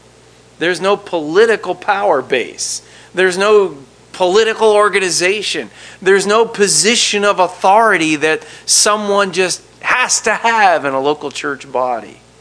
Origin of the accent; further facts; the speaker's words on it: United States; I'm an American like you. You know, it's a special thing to be a Native American, born here.